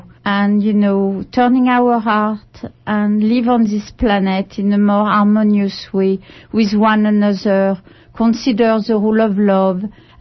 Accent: Berkeley, California, United States; coming from United States, I was even coming from Berkeley in the beginning, which is really a place of activism.

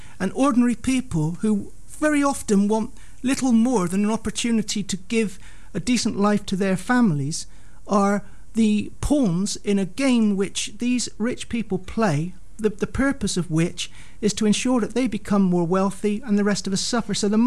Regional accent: Bristol, South West England, United Kingdom; I lived in Hartcliffe at that time. I was born and brought up in South Bristol.

